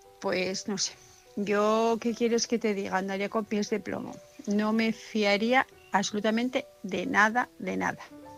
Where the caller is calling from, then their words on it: Asturias, Spain; de Asturias